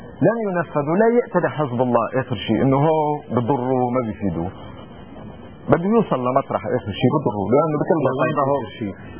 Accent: Sidon, South Governorate, Lebanon; إذا أنا ابن صيدا وبعرف صيدا وعايش صيدا

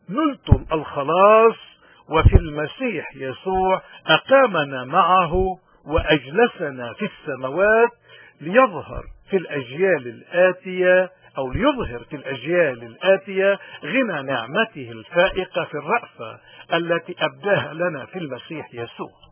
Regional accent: Lebanon; واللي بالواقع نحن بحاجة إلى اليوم لمفهومها لروحيتها كلبنانيين

